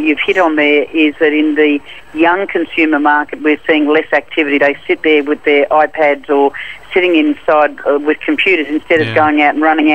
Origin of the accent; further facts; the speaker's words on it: Melbourne, Victoria, Australia; now in Sydney, Australia; here in Sydney, I'm in Sydney at the moment, I come from Melbourne.